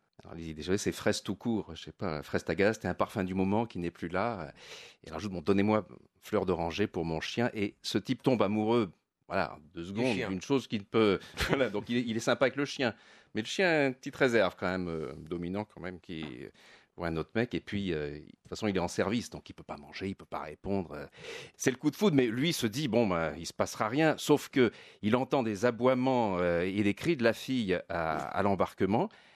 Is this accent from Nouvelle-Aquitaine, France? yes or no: no; Nice, Provence-Alpes-Côte d'Azur, France; born there; Oui, je suis né à Nice et je paye mes impôts en France.